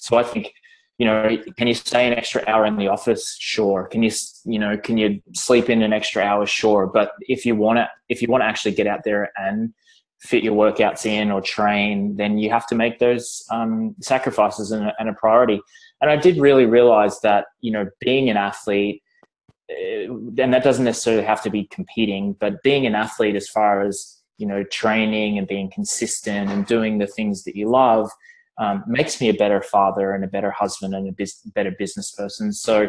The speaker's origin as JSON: {"language": "English", "country": "Australia", "tie": "born or raised there", "lives_now": "Vancouver, Canada", "said": "I grew up in Australia. I now live in Canada, in BC, in Vancouver, beautiful Vancouver."}